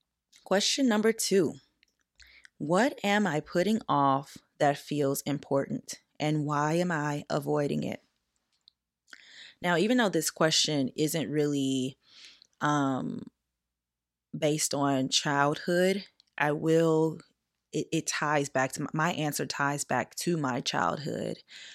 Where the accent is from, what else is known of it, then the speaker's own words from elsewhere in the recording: Southern United States, United States; And the biggest thing about it is growing up, I grew up in the Bible Belt. So when you grow up down there where I grew up